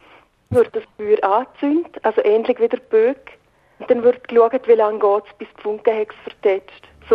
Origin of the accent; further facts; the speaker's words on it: Liechtenstein; accent: Liechtenstein dialect; Also wenn wir in Willen etwas im Dialekt, ein Kinderbuch oder eine CD kaufen im Dialekt, dann ist uns nur der Schweizer Dialekt übrig geblieben.